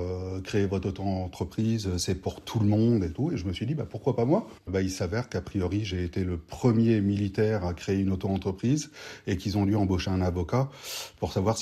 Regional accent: Hauts-de-France, France; Pas du tout. Je suis originaire du Pas-de-Calais.

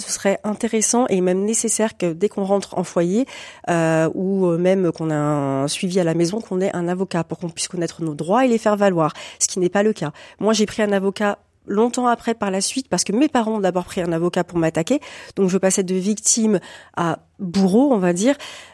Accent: France; Ça n'aurait pas existé chez nous en France en 2024, surtout pas.

